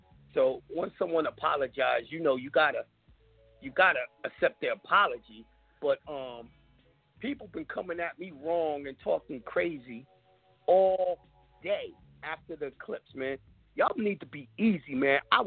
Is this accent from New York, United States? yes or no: yes; New York, United States; I'm from New York, man. Y'all just don't get it, man.